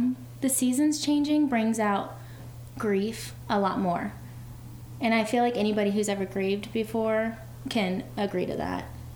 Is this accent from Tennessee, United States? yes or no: yes; Knoxville, Tennessee, United States; I'm from Knoxville, born and raised, yeah.